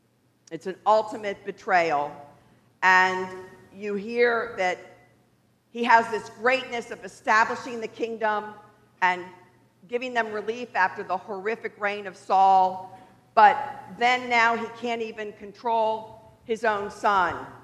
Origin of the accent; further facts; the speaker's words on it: Miami, Florida, United States; I am a lifelong Episcopalian. Although I grew up in Miami, I have always been engaged in the church